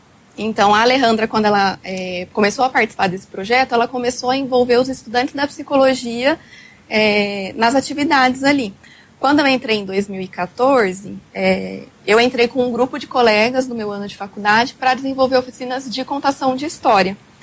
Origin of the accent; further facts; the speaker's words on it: Votuporanga, São Paulo, Brazil; now in Londrina, Brazil; eu vim para Londrina em 2012, vim do interior de São Paulo para fazer psicologia na UEL.